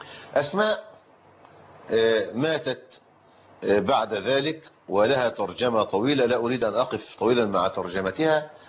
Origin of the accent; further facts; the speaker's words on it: Egypt; احنا عندنا في مصر، انا لا اعتقد ان الجزارين عندنا ينحرون الابل، لكنهم يذبحونها بالسكين.